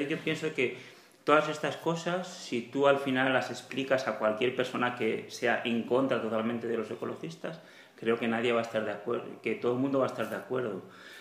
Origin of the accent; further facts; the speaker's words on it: Carrícola, Valencian Community, Spain; soy de Carrícola y ahora en este momento formo parte también del ayuntamiento.